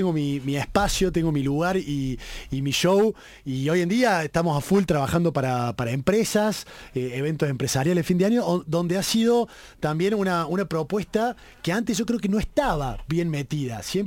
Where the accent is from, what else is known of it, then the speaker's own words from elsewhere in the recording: Córdoba, Argentina; yo soy de Córdoba, a ver qué puedo lograr que llame la atención